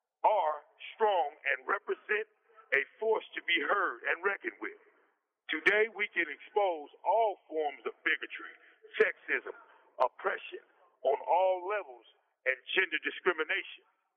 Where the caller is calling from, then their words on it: Indiana, United States; I'm calling in from Indiana at Wabash Valley Correctional Facility.